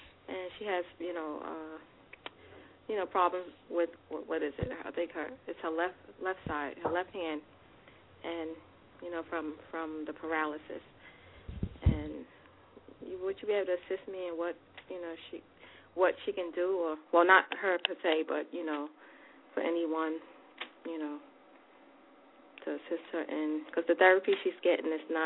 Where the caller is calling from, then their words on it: New York, United States; I'm calling from New York.